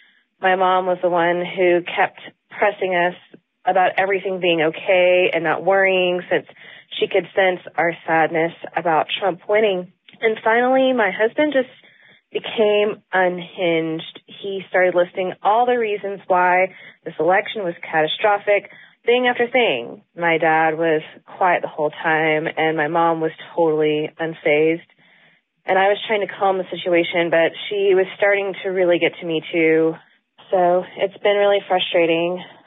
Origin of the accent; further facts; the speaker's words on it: Charlotte, North Carolina, United States; I'm from Charlotte, and I am sharing my story.